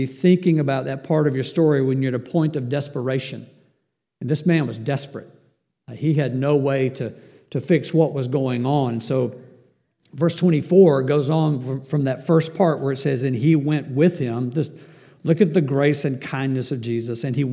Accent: Murfreesboro, Tennessee, United States; He said, I'm from Crossville, Tennessee, and I'm lost. I said, I'm from Murfreesboro, and I'm lost too.

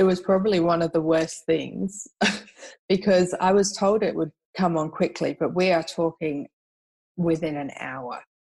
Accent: Perth, Western Australia, Australia; And I did 50 of them and hid them around, my hometown of Perth, and I flew to Adelaide and left them on the plane.

